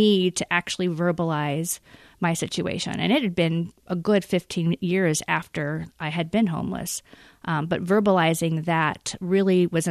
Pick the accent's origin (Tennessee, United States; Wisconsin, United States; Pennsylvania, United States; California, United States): California, United States; also born or lived in Indiana; Well, I lived in Indiana. I'm originally from California, but when I got married, we lived in several different states, and we did end up in Indiana.